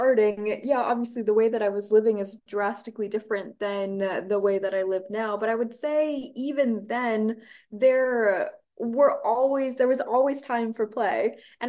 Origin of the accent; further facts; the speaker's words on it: Saskatchewan, Canada; I was born in Canada. I was born and raised in Saskatchewan, but I've been nomading around for the last 13 years, and I've been in Playa for almost 2 years now